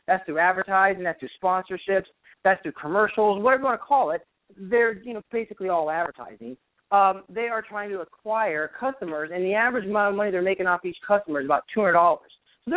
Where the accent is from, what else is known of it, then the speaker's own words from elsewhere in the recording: Nevada, United States; DFS has been shut down in my home state, Nevada.